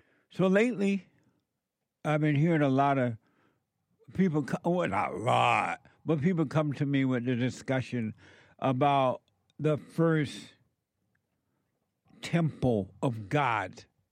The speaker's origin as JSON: {"language": "English", "region": "Alabama", "country": "United States", "tie": "born or raised there", "said": "because growing up in Alabama, I wasn't thinking about these things."}